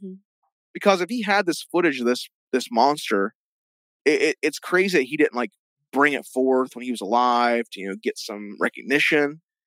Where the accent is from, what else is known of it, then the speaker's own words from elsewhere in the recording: Ohio, United States; Yeah, we're from Ohio. It all ends in Florida.